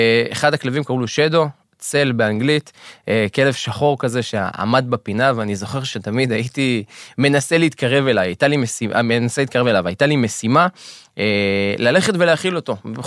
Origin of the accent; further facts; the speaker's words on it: Beit Shemesh, Jerusalem District, Israel; אנחנו מדברים על תחילת שנות ה-90, בשכונה שבה גדלתי בבית שמש.